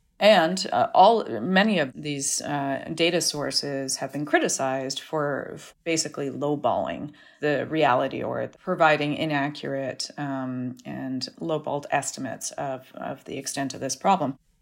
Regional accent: British Columbia, Canada; I'm actually a Canadian by birth. I was raised in the temperate rainforest of British Columbia. And as I grew up in an activist family

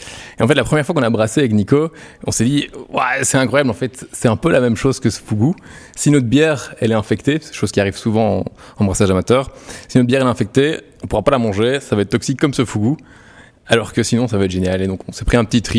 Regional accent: Liège, Wallonia, Belgium; parce qu'à la base, Nico et moi, on est liégeois.

